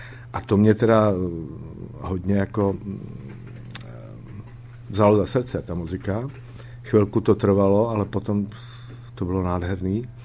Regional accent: Hostinné, Hradec Králové Region, Czechia; Já jsem z Hostiného v Podkrkonoší

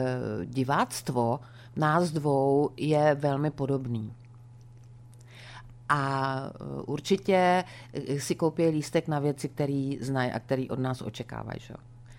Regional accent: Prague, Czechia; born there; Tak já jsem se narodila v Praze, takže asi opravdu.

